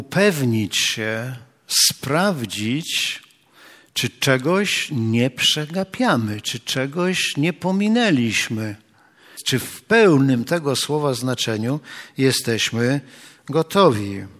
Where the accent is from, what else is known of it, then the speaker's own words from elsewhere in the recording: Gdańsk, Pomeranian Voivodeship, Poland; bo my z Gdańska powinniśmy od czasu do czasu przynajmniej poczytać z Biblii Gdańskiej